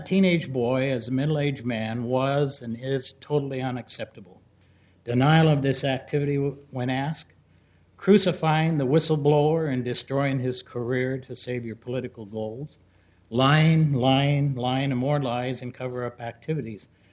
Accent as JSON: {"language": "English", "town": "Portland", "region": "Oregon", "country": "United States", "tie": "born or raised there", "said": "I was born and raised in Portland, and I vote and pay taxes in this city."}